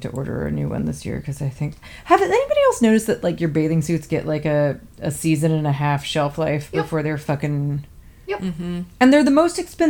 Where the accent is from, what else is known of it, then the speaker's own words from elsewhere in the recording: Florida, United States; And, you know, I'm from Florida, so I'm tacky. I have grown up around all bodies and skimpy bathing suits.